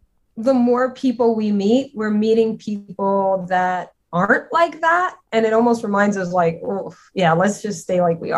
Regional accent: Louisiana, United States; I'm not, but I'm probably equal as I'm Cajun and I'm from Louisiana.

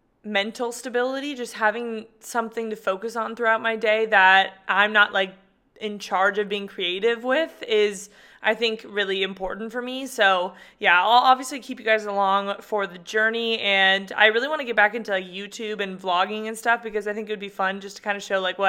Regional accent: San Diego, California, United States; I moved back to San Diego, and that is where I'm from. So I moved back to my hometown from New York City

